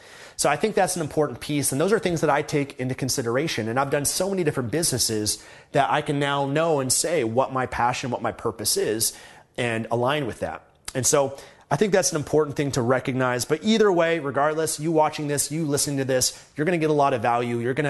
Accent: Canada; I'm from Canada, and I understand the privileges of that.

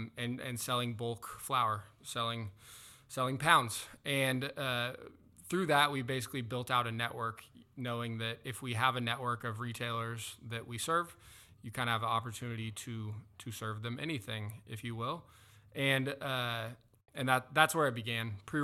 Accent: Corvallis, Oregon, United States; now in Portland, United States; I'm actually from Corvallis, about 90 miles south, and was there until pretty much all the way through college. Been in Portland for 10 plus, maybe 11, 12 years now.

